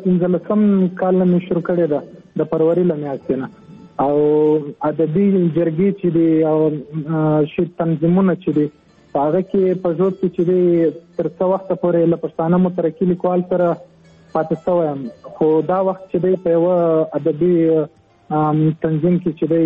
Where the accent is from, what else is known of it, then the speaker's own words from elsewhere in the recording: Zhob, Balochistan, Pakistan; نو زه خو د ژوب سیمې نه یم